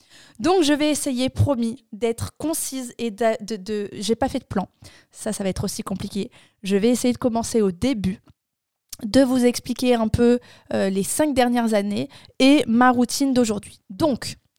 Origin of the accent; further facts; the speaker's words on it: Bordeaux, Nouvelle-Aquitaine, France; moved away as an adult; also born or lived in Mérignac; Je suis une bordelaise de base, j'y ai vécu jusqu'à mes 24 ans. J'ai deux frères, j'ai des parents qui sont toujours ensemble, qui sont mariés. J'ai vécu jusqu'à mes 13 ans dans une cité. À Mérignac